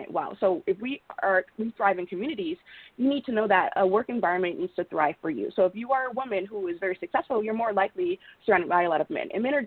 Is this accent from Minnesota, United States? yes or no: no; Los Angeles, California, United States; So I grew up in Los Angeles. We could say South Central back in the day, back in the 90s.